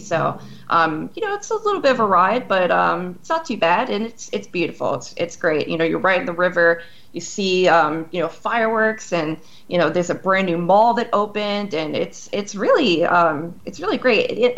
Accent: New York, United States; of course, being a New Yorker, it's interesting to go to a place like Sydney.

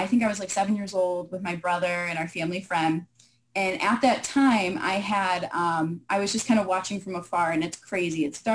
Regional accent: New Baltimore, Michigan, United States; So I am born and raised in Michigan. I come from a small town called New Baltimore. Not a lot of people know where that's from.

